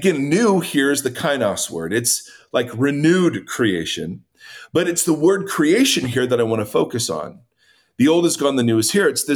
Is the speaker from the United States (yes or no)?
yes; Ohio, United States; it's kind of like in Ohio, when I grew up in Ohio, there would always be this random spring day in February